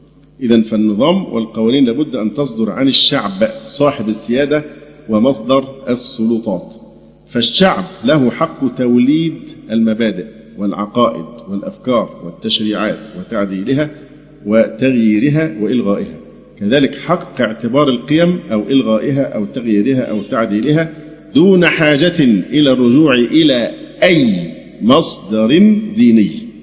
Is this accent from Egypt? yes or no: yes; Egypt; يعني احنا زي ما قلت لكم في ناس كتير بتتبنى هذه الاسماء